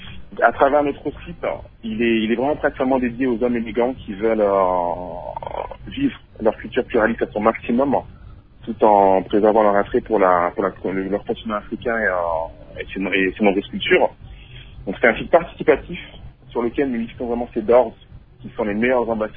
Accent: France; now in London, United Kingdom; Moi, je suis né et j'ai grandi en France, des parents congolais évidemment, oui.

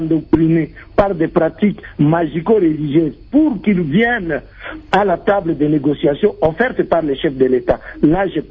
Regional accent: Ituri, DR Congo; nous avons des problèmes chez nous en Ituri

